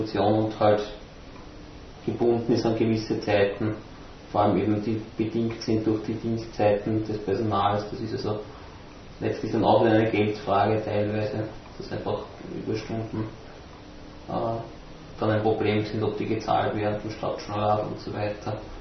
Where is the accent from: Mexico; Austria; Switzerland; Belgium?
Austria; Lower Austria; Ich komme aus Niederösterreich, ja.